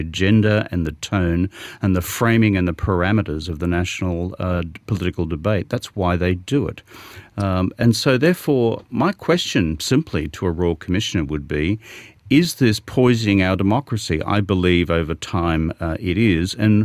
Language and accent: English; Queensland, Australia; In my home state of Queensland